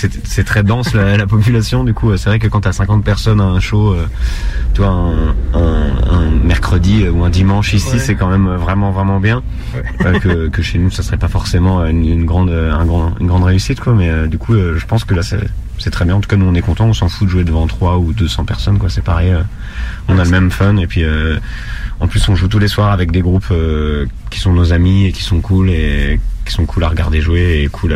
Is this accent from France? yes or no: yes; Paris, Île-de-France, France; Ouais. On vient de Paris en France.